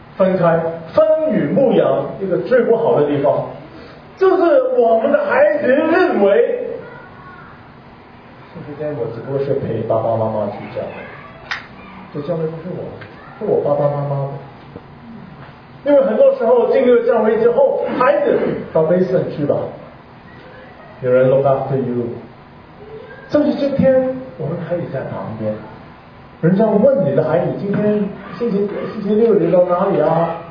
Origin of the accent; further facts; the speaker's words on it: China; 我中国人也有点泡菜